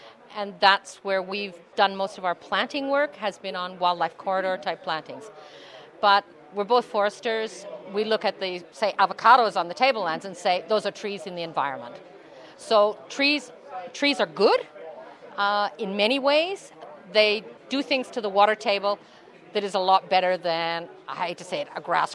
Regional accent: Canada; moved away as an adult; also born or lived in Papua New Guinea; I come from Canada, and I went to Papua New Guinea as a young woman and taught forestry in Papua New Guinea

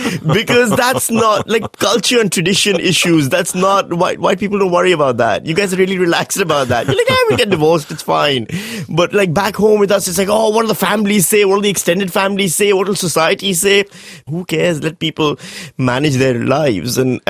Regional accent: Pakistan; now in Northam, Australia; maybe the only reason I'm interesting is because I'm a Pakistani in Northam

